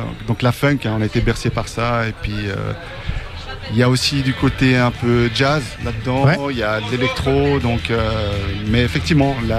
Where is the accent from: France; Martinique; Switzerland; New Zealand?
Switzerland; Ah, je suis suisse, je suis un chien.